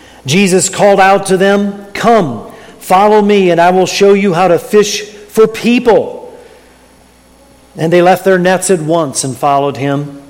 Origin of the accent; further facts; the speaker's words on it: Mansfield, Ohio, United States; Growing up in Mansfield, Ohio, we had our annual Mud Bowl every September to celebrate a new football season.